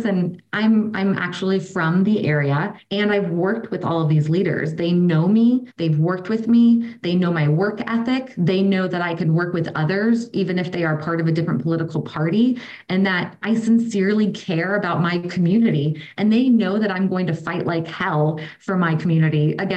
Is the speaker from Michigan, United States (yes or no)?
no; Florida, United States; I was born and raised here in the Tampa Bay area, and I know my community very well